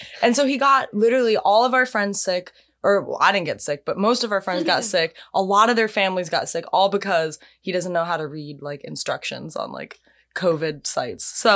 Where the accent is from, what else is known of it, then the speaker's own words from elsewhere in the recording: Jacksonville, Florida, United States; yeah, I'm from Jacksonville, which is like very